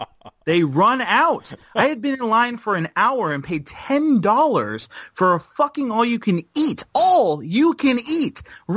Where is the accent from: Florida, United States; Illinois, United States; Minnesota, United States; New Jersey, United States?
Florida, United States; Fort Myers; I'm from South Florida. I was born in Fort Myers. Like, I grew up in South Florida my whole life.